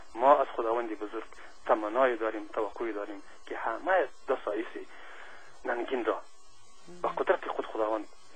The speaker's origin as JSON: {"language": "Persian", "country": "Afghanistan", "said": "پس ما هم افغان هستیم، ما کشور خود را دوست داریم،"}